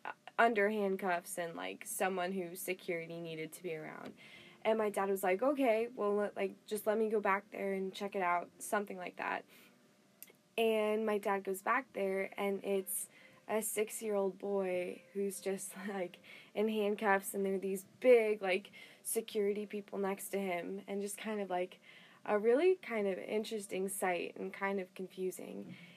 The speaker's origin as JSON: {"language": "English", "country": "United States", "tie": "born or raised there", "said": "Like, I was born and raised in America. I speak fluent English, obviously."}